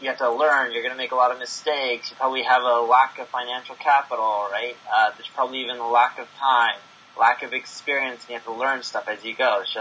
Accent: California, United States; now in Las Vegas, United States; I now live in Las Vegas. I've moved around quite a bit. As a kid, when I was growing up in Orange County

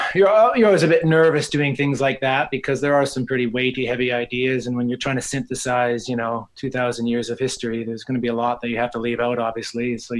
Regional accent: Canada; moved away as an adult; also born or lived in Rome, Italy; now in Australia; I'm Canadian. I married a Canadian girl, and we moved to Australia first.

